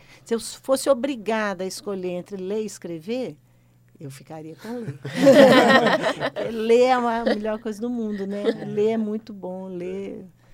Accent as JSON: {"language": "Portuguese", "town": "Belo Horizonte", "region": "Minas Gerais", "country": "Brazil", "said": "Bom, eu sou mineira de Belo Horizonte, eu sou formada pela UFMG"}